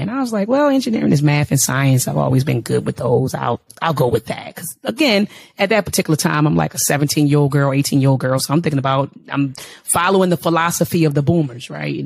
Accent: Baltimore County, Maryland, United States; born and raised in Baltimore, actually Baltimore County, born and raised in Baltimore County.

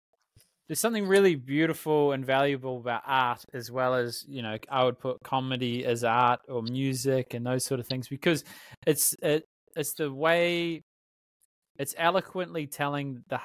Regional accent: Palmerston North, Manawatū-Whanganui, New Zealand; you just shouted out my hometown, mate. Used to clean the plaza, sweep the floors 4 a.m. to 8 a.m.

